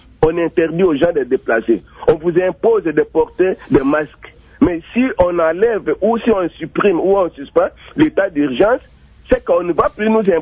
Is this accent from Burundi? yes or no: no; Sankuru, DR Congo; chez moi au Sankuru